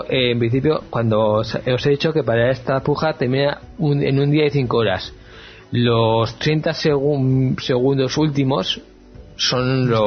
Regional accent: Bilbao, Basque Country, Spain; soy de Bilbao, ¿vale? Y lo de Bilbao es lo que llevamos eso en el bolsillo.

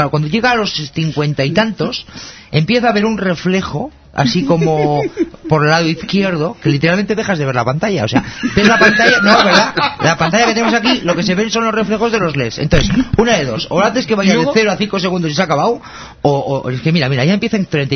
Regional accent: Bilbao, Basque Country, Spain; Yo vivo donde me sale de las narices, porque soy de Bilbao.

